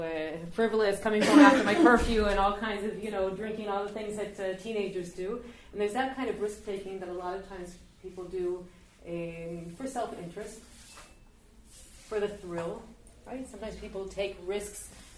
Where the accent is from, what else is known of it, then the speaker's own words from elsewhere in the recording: Dayton, Ohio, United States; I grew up in Dayton, Ohio, in the cornfields of Dayton, Ohio. I grew up in a fairly assimilated Jewish home